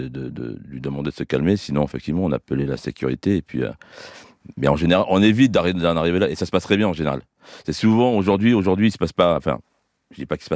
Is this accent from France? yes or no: yes; France; pour nous, en tant que Français, c'est un petit peu le temple du tennis